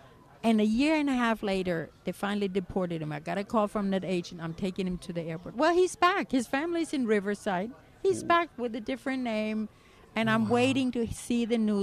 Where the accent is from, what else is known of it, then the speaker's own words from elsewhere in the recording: Germany; now in United States; I came from Germany. And guess what? I came through the front door the legal way.